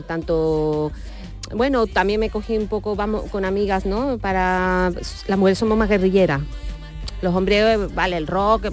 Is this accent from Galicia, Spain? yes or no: no; Andalusia, Spain; accent: Andalusian; yo tengo un acento andaluz dentro del soul. En Andalucía